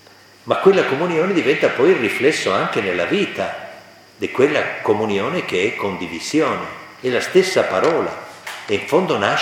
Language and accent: Italian; Galicia, Spain; Italian is a second language; Sono arrivati persino, pensate, in una casa nostra, al mio paese natale, in Spagna, alla Nora del Rio. Noi parliamo del nord-ovest della Spagna, verso l'Oceano Atlantico, no? Verso la Galizia